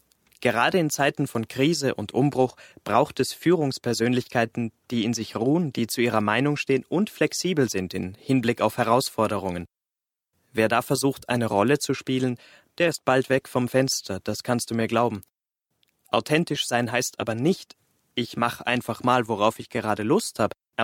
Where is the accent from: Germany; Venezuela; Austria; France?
Austria; keine gmate Wiesen, wie man bei uns in Österreich sagt.